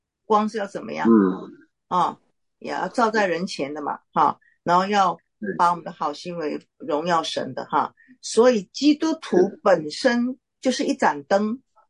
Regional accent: China; 我们中国人很喜欢把眼眸的形容哈、啊，就把它形容的眼神有没有啊？

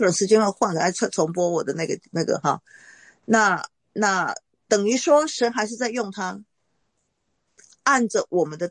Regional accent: China; 我是中国人

